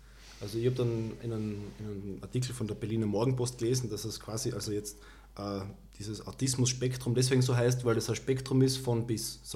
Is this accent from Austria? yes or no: yes; Carinthia, Austria; frei als Kärntner jetzt interpretiert